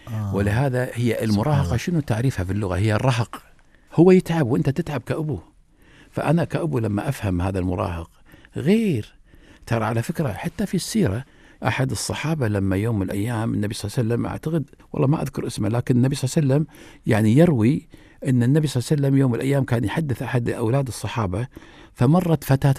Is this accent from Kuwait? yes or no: yes; Kuwait; فكان عندنا في الكويت يروحون ملعب الصابون يلعبون كرة